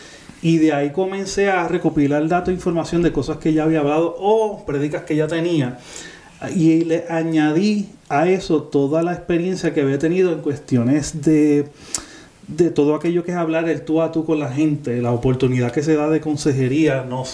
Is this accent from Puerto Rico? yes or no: yes; Puerto Rico; moved away as an adult; Siempre yo nací, crecí, me crié, me casé en Puerto Rico. Toda todo lo que soy lo traigo desde mi enseñanza en Puerto Rico.